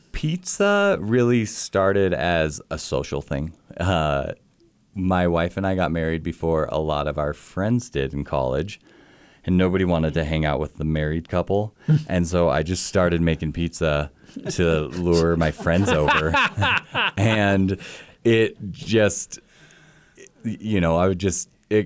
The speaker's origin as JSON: {"language": "English", "region": "Colorado", "country": "United States", "tie": "born or raised there", "said": "I grew up in a small town in Colorado."}